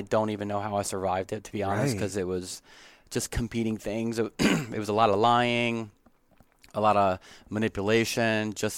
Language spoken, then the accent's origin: English; Baltimore, Maryland, United States; I grew up in Baltimore, which is, not an environment that was open for someone to come, especially my high school.